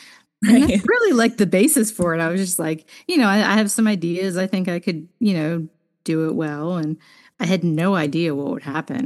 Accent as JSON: {"language": "English", "region": "West Virginia", "country": "United States", "tie": "born or raised there", "said": "Right outside of Wheeling, which is only about 45 to 50 minutes from Pittsburgh. So it's it's near something, but it was also kind of the middle of nowhere."}